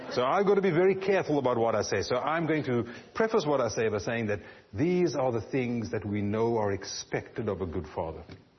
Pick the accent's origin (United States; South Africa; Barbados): South Africa; You know that I'm from South Africa.